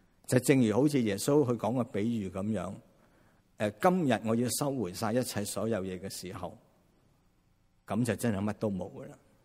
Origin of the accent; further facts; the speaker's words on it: China; now in North America; 我哋中国人通常都咁谂啊，可能我哋未信主之前咧，我哋真系都系咁样谂自己。我几好啊！我能够咧移民到海外，能够咧喺北美洲咧